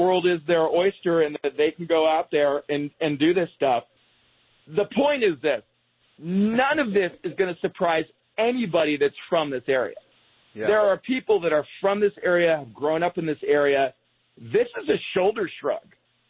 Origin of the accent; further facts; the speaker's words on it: Seattle, Washington, United States; now in Ashburn, United States; So I grew up in Seattle, and I grew up with this leftist communist crap.